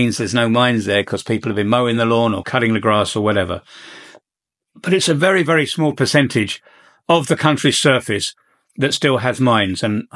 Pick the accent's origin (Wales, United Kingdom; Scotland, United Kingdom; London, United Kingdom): London, United Kingdom; And for me, going back to my hometown of London now, I think I would be a little bit worried about crime.